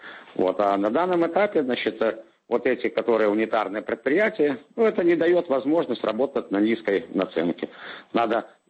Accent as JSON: {"language": "Russian", "country": "Belarus", "moved": "yes", "said": "Я, допустим, приехал с Беларуси, у меня фактически не было финансовых возможностей. То, что продали там собственный дом, вот и все возможности были финансовые."}